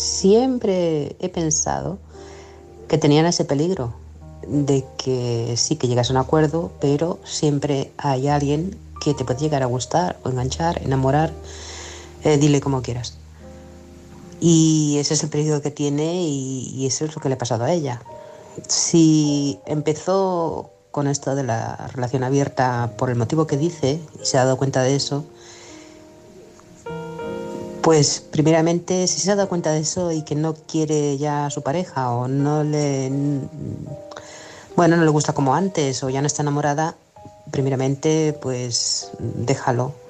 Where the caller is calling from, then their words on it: Manresa, Catalonia, Spain; de Manresa, Barcelona.